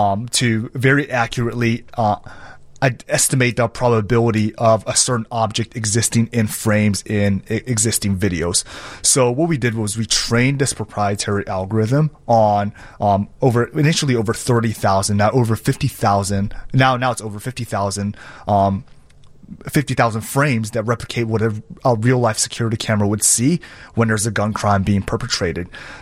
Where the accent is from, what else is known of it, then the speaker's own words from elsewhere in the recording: South Africa; also born or lived in Taiwan; but I grew up in South Africa. And I grew up in South Africa from 1992 to 1999